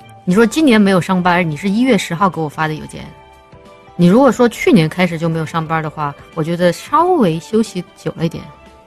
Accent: Guangdong, China; 广东人表示生蚝不贵。是啊，我小时候住在广东，生蚝挺便宜的，现在吃不起了。

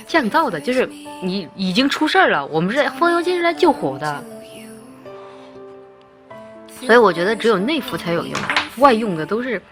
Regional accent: Ukraine; Chinese is a second language; 我不是黑人，我是白人，欧洲人，乌克兰那边。

